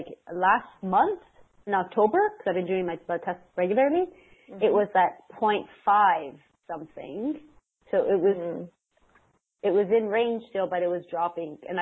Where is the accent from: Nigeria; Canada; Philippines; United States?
Canada; I'm Canadian, so I'm going by Canadian, I guess, units